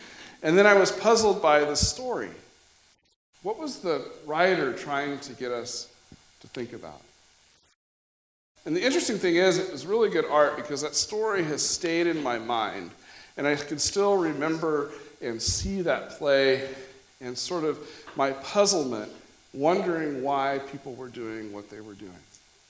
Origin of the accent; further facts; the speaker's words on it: Kansas, United States; Well, you know, where are you boys from? Well, we're from Kansas.